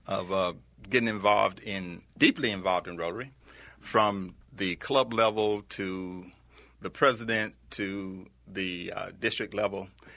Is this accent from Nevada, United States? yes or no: no; Edmondson, Arkansas, United States; I'm from a little town in Arkansas. It's Edmundson, Arkansas. Population now about 415.